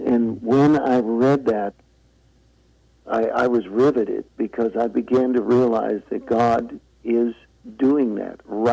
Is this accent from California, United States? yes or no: yes; San Francisco, California, United States; I'm from San Francisco, which doesn't usually create evangelists.